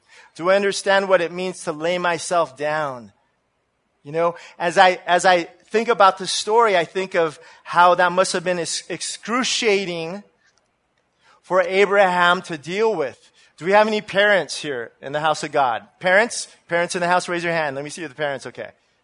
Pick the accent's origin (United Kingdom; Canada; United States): United States; I'm sorry, I'm American. Sorry.